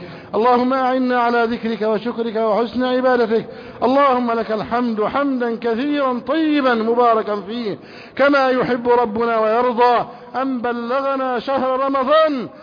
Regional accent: Egypt; اللهم احفظ بلدنا مصر

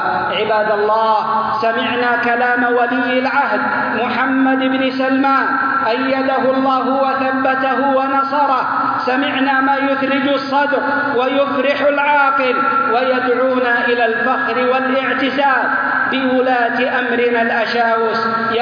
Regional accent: Saudi Arabia; بلادنا المملكة العربية السعودية، بلاد التوحيد

